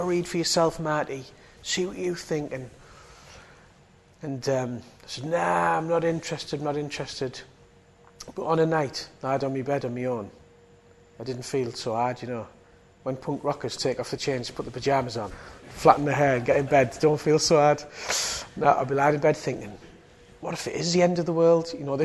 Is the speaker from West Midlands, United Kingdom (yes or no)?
no; Billingham, North East England, United Kingdom; also born or lived in Middlesbrough; I became a Christian when I was 17, 18. And I was brought up in Teesside, in Billingham, and then over here in Middlesbrough. Brought up Catholics, actually.